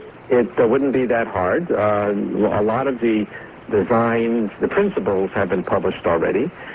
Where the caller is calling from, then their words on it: Manhattan, New York, United States; I'm speaking from Manhattan right now